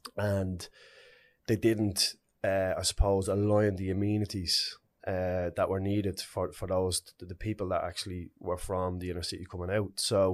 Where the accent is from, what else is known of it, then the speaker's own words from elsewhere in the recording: Ballymun, Leinster, Ireland; when I grew up in Ballymun, it was a special community to me. It gave me and shaped me all I have.